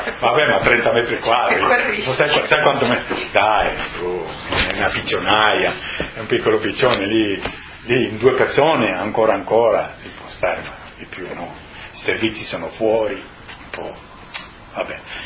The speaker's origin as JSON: {"language": "Italian", "town": "Trieste", "region": "Friuli-Venezia Giulia", "country": "Italy", "tie": "born there", "said": "Ma io sono nato a Trieste"}